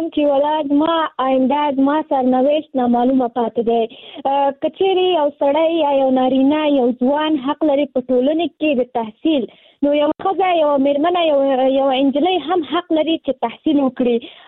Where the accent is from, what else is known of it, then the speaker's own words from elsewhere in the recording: Nangarhar, Afghanistan; now in Kabul, Afghanistan; ما د ننګرهار ولایت نه فعلاً په کابل کې ژوند کوم او زه هم د نهم ټولګي زده کوونکی یم